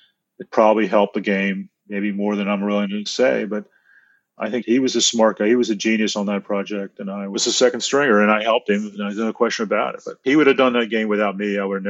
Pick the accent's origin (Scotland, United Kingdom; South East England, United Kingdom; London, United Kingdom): Scotland, United Kingdom; I mean, I'm too Scottish, maybe, to throw away all that effort and start over.